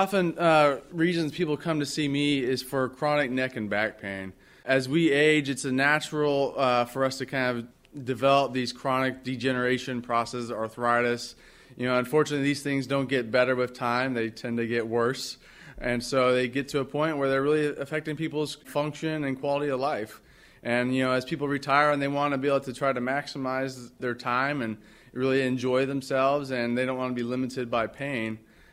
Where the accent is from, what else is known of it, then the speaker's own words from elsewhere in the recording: Florida, United States; so I spent most of my youth growing up in Florida.